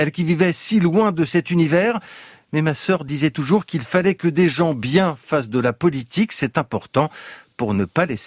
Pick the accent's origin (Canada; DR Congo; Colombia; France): France; Chez nous, en France, avec du pain, c'est traditionnel